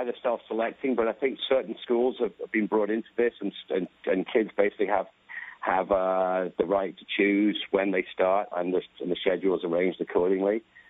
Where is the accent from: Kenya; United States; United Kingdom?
United Kingdom; as you can probably tell, I'm British.